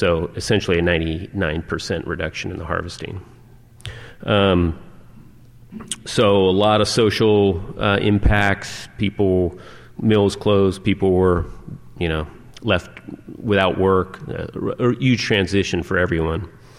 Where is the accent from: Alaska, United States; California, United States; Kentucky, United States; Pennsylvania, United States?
California, United States; I'm a Californian, you know, I moved here, didn't go home.